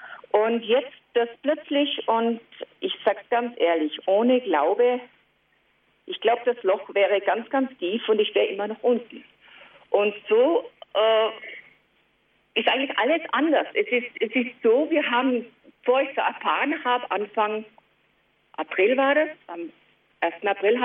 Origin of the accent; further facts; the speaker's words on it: Weißenbach, Tyrol, Austria; Also ich bin in Weißenbach, das ist also ganz in der Nähe des schönen Lechtales. Ich bin eine Tirolerin, versuche aber trotzdem, glaube ich, in der Hochsprache.